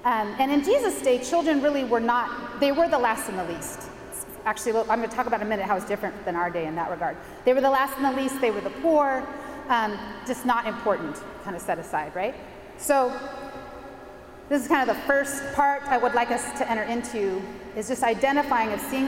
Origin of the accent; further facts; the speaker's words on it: San Francisco, California, United States; It's called All City. We're from San Francisco.